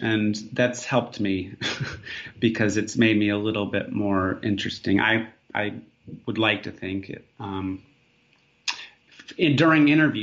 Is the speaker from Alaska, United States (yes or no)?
yes; Alaska, United States; I mean, I grew up in Alaska, and then I was a puppeteer through my 20s and kind of conned my way into Juilliard.